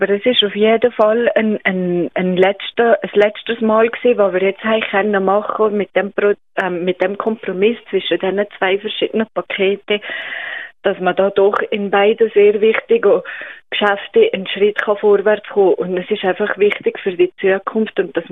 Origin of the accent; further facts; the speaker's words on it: Switzerland; die Wirtschaft ist für uns als Schweizer wichtig.